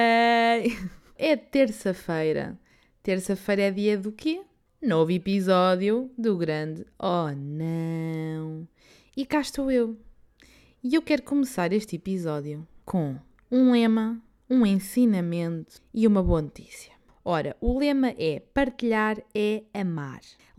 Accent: Leiria, Portugal; Estava a pegar no carrinho para seguir para Leiria, para passar o fim de semana. Na minha terra natal, nascida e criada leiriense.

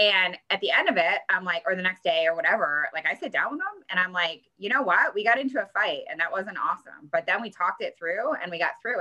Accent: Michigan, United States; I'm from Michigan. You're in Wisconsin.

